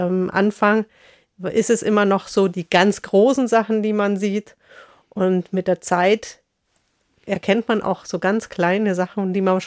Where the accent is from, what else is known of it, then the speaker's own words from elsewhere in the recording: Schnaittach, Bavaria, Germany; Ich komme auch aus Schneitach und das hat den Ort den Namen auch gegeben.